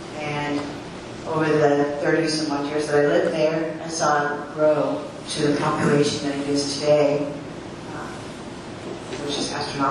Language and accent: English; Oregon, United States; also born or lived in Ferndale; now in Blaine, United States; I've lived here in Blaine for 3 years, a little over. I moved up here from Ferndale, where I've lived for over 30 years. And I moved to Ferndale from Oregon, where I grew up at.